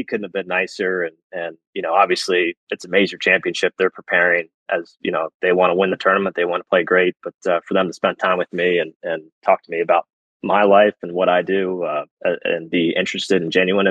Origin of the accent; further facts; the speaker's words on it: Ireland; Obviously, being Irish, playing with those two was a treat.